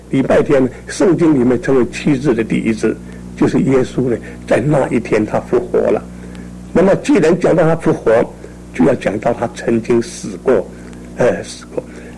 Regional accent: China; 好像说我们中国人日本投降的时候，那是我们大喜的信息

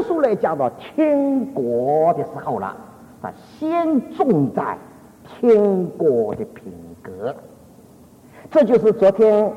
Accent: China; 按照我们中国人普通的福，乃是知道钱财上的增加

